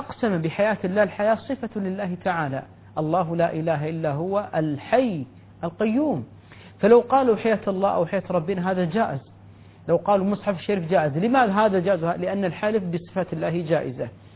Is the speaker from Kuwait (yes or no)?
yes; Kuwait; لعلها عرفا عندنا في الكويت، تتكلم عن بلدي، تطعم عشر مساكين